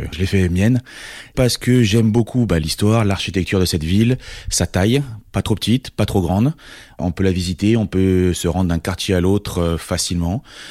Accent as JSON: {"language": "French", "region": "Corsica", "country": "France", "said": "moi, je viens de Corse, donc la caractéristique, la personnalité des Corses, elle est connue"}